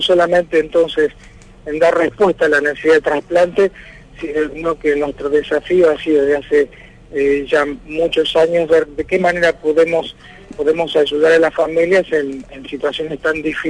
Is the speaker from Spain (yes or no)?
no; Argentina; como argentinos somos donantes